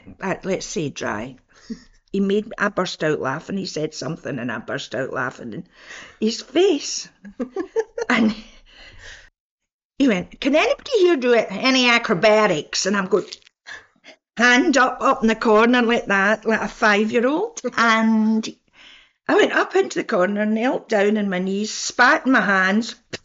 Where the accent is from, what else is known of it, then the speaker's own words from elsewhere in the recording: Glasgow, Scotland, United Kingdom; And he went, where are you from? And I went, I'm from Glasgow.